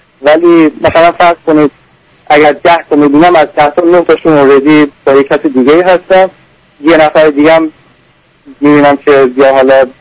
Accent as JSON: {"language": "Persian", "country": "Iran", "tie": "born or raised there", "moved": "yes", "said": "من تو همون ایران توی دو تا خیابون مثلا تو همون شهر خودم راه میرفتم"}